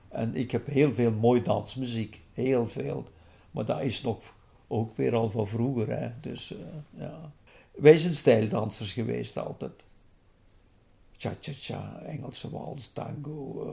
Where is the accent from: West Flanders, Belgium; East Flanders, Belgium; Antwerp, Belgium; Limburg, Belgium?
Limburg, Belgium; Alken; ben geboren in de Broekstraat. Dat is tegen Alken aan, in de Beemd. De Beemden, de weilanden, dat was ons territorium waar we vroeger opgegroeid zijn, aan de Herk. En ik zit terug aan de Herk, want de molen waarin ik woon, die ligt toevallig weer op de Herk.